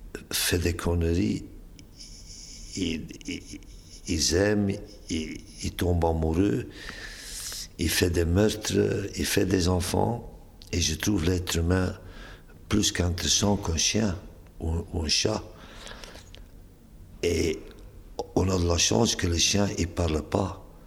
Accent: Ostend, Flanders, Belgium; born there; je suis né à Ostende, c'était un port. Donc j'ai rencontré des gens, donc j'ai appris des langues à cause d'Ostende. À Ostende, on parle aussi dans quatre langues, flamand, français, anglais et allemand.

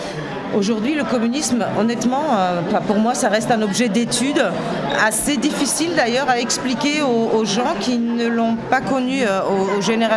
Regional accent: Austria; j'ai grandi en Autriche, je suis d'origine polonaise

